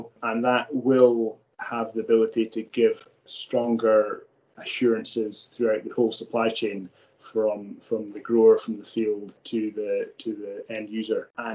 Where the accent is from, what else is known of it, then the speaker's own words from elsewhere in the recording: Scotland, United Kingdom; I'm not Red Tractor. I'm Scottish.